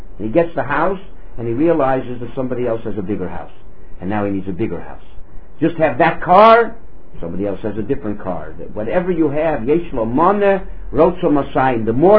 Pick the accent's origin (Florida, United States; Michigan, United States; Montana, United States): Florida, United States; Miami; moved away; I come from Miami originally. And in Miami, they had something unique that I don't know if they have other places in the world.